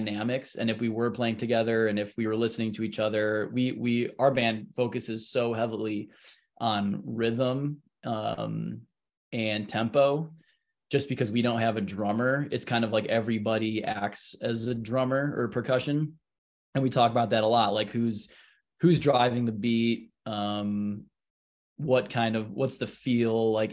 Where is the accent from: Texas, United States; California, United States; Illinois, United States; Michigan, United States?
Illinois, United States; I grew up outside Chicago, and so, like, the first shows I was going to was, like, going into the city